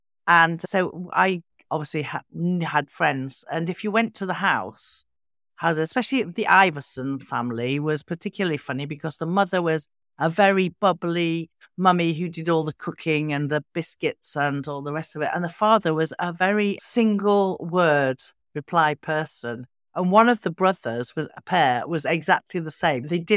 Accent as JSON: {"language": "English", "town": "Immingham", "region": "Yorkshire and the Humber", "country": "United Kingdom", "tie": "born or raised there", "said": "I was brought up in Immingham in the 70s when the building up of oil refineries and oil production was really, really taking place."}